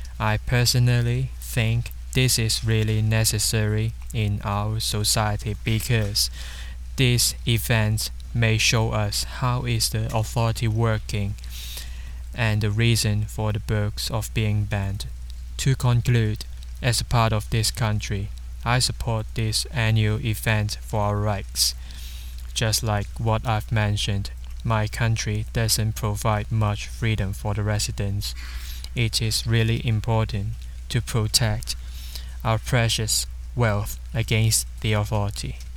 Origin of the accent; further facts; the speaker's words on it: Hong Kong; English is a second language; Hello everyone … I am from Hong Kong, China.